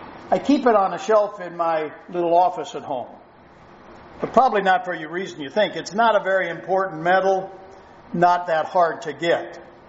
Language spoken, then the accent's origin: English; Midwest, United States; As I mentioned earlier, I grew up in the Midwest. Grew up with what we call the Christian work ethic.